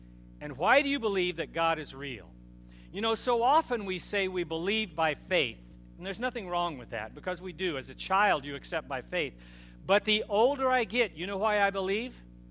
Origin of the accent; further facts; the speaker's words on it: Eureka, California, United States; I grew up in Northern California. In fact, we moved to Eureka, almost to Oregon. My dad was a pastor in 1957.